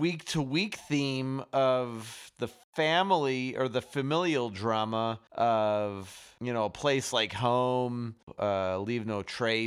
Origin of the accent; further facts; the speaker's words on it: Chicago, Illinois, United States; Yeah, I get it, because I'm from Chicago.